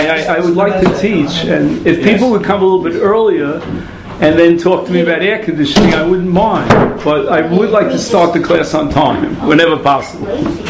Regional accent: Brooklyn, New York, United States; accent: Brooklynese; I'll never learn how to do that, but fasting in my old Brooklynese accent.

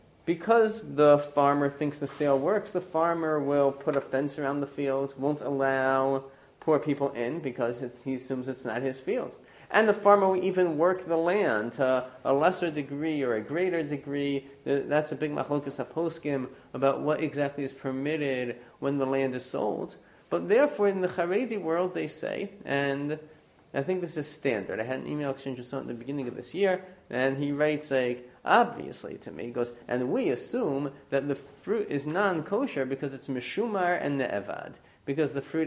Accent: Lawrence, United States; I remember as a kid, there was a little grocery store by the railroad in Lawrence. I grew up in Lawrence, and there was a railroad like two blocks away from my parents' house.

